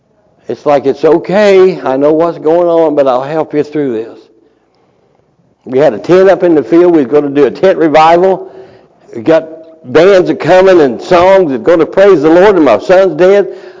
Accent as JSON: {"language": "English", "region": "Kentucky", "country": "United States", "accent": "Kentuckian", "said": "Sounds like a Kentuckian, which I am. Y'all didn't know I was born down in Kentucky, did you? Maybe, I don't know. Way down south, right on the Tennessee line."}